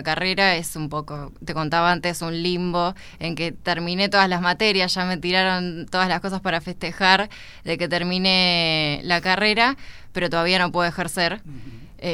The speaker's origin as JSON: {"language": "Spanish", "town": "Tigre", "region": "Buenos Aires Province", "country": "Argentina", "tie": "born there", "said": "No, no soy de Las Flores. Nací en Tigre, en provincia de Buenos Aires. También soy bonaerense"}